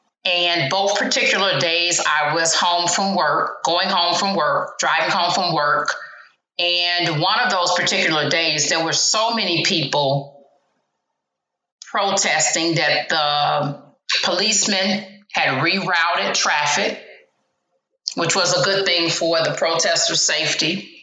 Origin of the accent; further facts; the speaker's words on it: Chicago, Illinois, United States; there's a song that I used to sing when I was growing up in the Baptist church in Chicago.